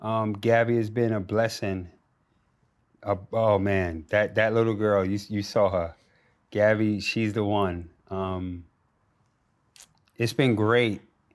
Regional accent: New York City, New York, United States; now in Australia; New York City's my hometown, Australia's my home.

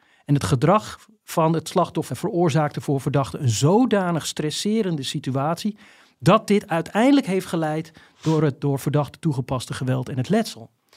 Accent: Volendam, North Holland, Netherlands; Omdat ik zelf ook uit Volendam kom.

